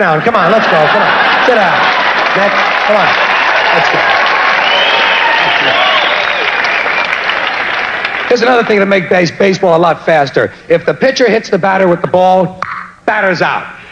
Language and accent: English; United States; I'm an American. Give me a little violence and I'm a happy guy.